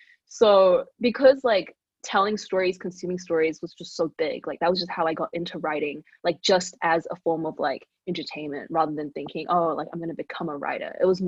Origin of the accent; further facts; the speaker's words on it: New Zealand; moved away as an adult; now in Philadelphia, United States; But then I, like, went to college, and, like, I moved countries, right? So I moved from New Zealand to, like, Philadelphia, where I started, like, school.